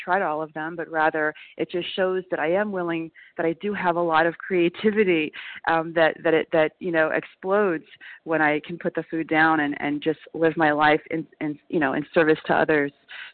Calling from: New York, United States; I'm calling from New York.

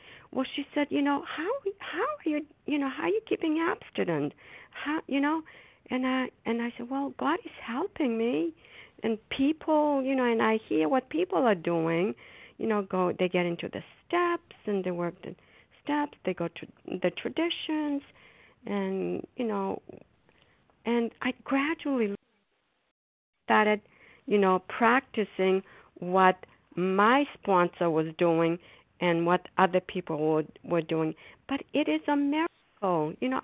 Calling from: Foxborough, Massachusetts, United States; I'm a grateful recovering compulsive overeater, and I'm calling from Foxborough, Massachusetts.

